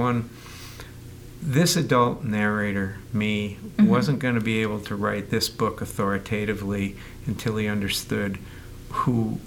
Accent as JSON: {"language": "English", "region": "New York", "country": "United States", "tie": "born or raised there", "said": "Now, I wrote a memoir about growing up in New York"}